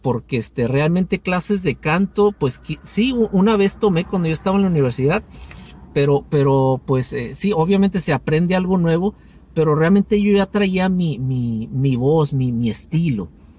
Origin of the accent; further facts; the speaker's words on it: Tijuana, Baja California, Mexico; now in San Diego, United States; Ah, soy de Tijuana, pero radico en San Diego. Ya tengo como unos 10, 11 años más o menos acá en San Diego.